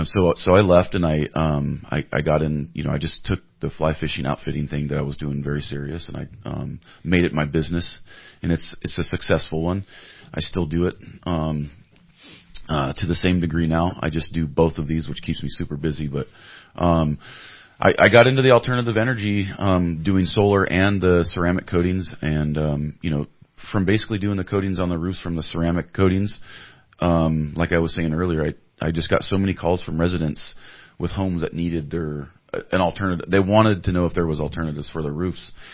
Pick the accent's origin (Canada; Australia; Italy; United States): United States; Cottonwood, California; I'm third generation from Cottonwood.